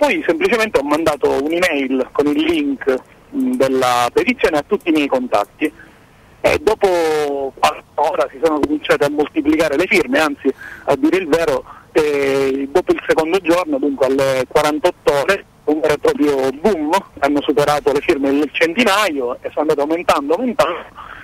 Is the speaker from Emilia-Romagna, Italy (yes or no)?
no; Catania, Sicily, Italy; io sono siciliano, sono di Catania